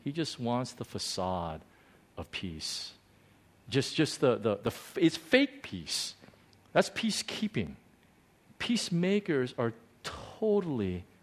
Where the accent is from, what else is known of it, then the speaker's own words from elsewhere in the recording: United States; You know, I'm an American, so I'm much more American than I am Korean, even though I look more Korean than American.